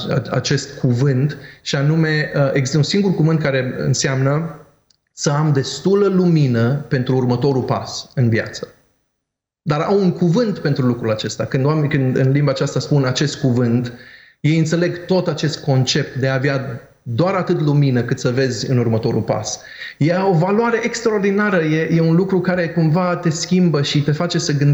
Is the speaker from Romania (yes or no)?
yes; Romania; now in United States; eu n-am știut niciodată când sunt român până n-am plecat din România. Doar când am ajuns în America am știut că sunt român.